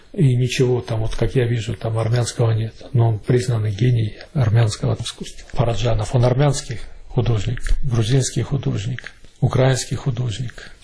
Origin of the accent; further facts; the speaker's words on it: Russia; Я вырос в России, воспитывался на российской культуре, одновременно с этим являясь армянином по национальности, зная и армянскую культуру. А в волю случая попав учиться на Украину, здесь приобщался и к украинской